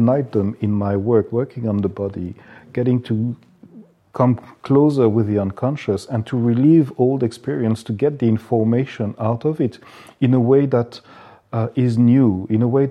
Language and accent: English; France; English is a second language; also born or lived in Japan; initially I'm French, I come from France, and living that long time in Japan transformed me in more ways that I can tell.